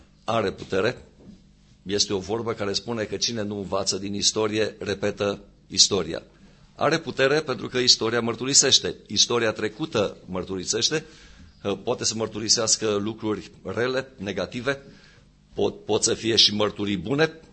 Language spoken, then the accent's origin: Romanian; Romania; Pentru istoria României, pentru români, nu e nicio istorie în lume cum este istoria României, că noi suntem români și parcă noi suntem axul pământului.